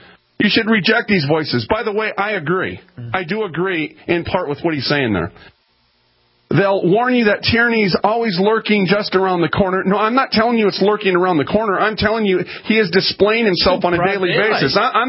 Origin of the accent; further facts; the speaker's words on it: United States; I'm American.